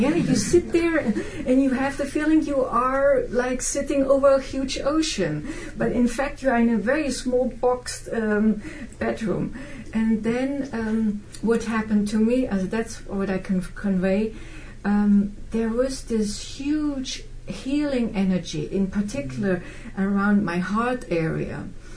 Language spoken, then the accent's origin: English; northern Italy, Italy; I'm from North Italy